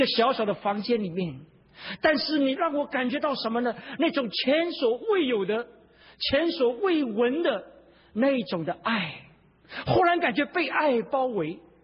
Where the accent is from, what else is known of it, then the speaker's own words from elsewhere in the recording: China; moved away as an adult; 我想说，我在这个长城的背后出生长大工作，如今好像一只鸟从笼子里面飞出来了